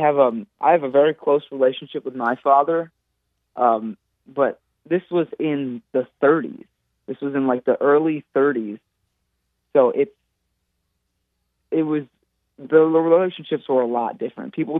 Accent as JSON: {"language": "English", "region": "New York", "country": "United States", "tie": "born or raised there", "lives_now": "Atlanta, United States", "said": "I grew up in New York, and then I moved to Atlanta about 5 years ago."}